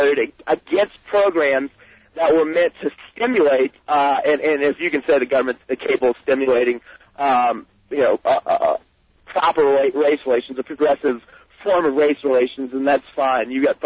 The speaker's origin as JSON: {"language": "English", "region": "Louisiana", "country": "United States", "said": "I'm from South Louisiana, and we are, rich in heritage, both bad and good"}